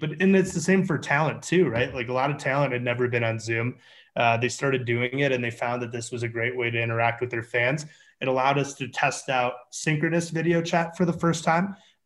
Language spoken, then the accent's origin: English; Chicago, Illinois, United States; I built the largest marketplace business that's ever come out of Chicago, my hometown, his hometown.